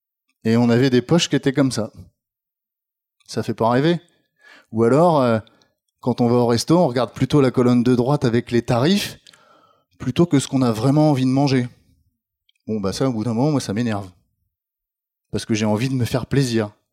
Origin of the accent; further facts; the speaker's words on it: Normandy, France; un peu comme chez nous en Normandie